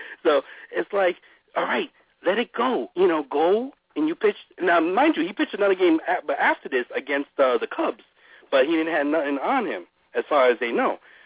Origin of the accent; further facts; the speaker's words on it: New York City, New York, United States; he pitched against the Red Sox at home at my hometown in New York City in the Bronx.